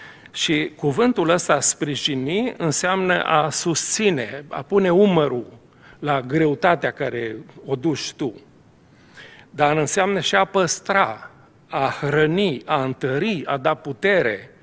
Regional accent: Moldavia, Romania; born there; Am mulțumit lui Dumnezeu că m-am născut în Moldova și nu m-am născut acolo.

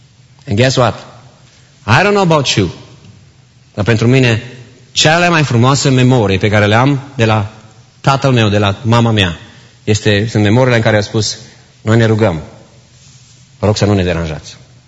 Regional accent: Romania; Cei care am crescut în România

